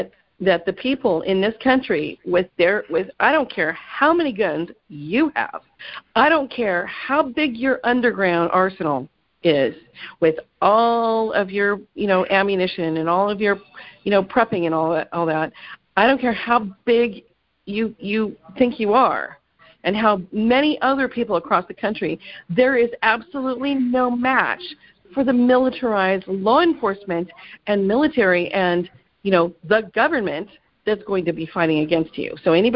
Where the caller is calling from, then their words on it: California, United States; I live in California. I'm calling you from California, okay?